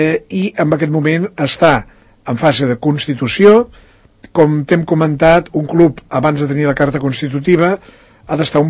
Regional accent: Catalonia, Spain; la ciutat de Gandesa, perquè és la meva terra, jo sóc de la Terra Alta

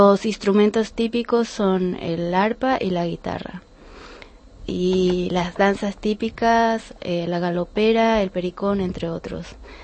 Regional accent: Paraguay; donde quiera que vayamos, llevamos nuestro mate, nuestro tereré, o sea, la hierba mate nos caracteriza, nos identifica como paraguayos.

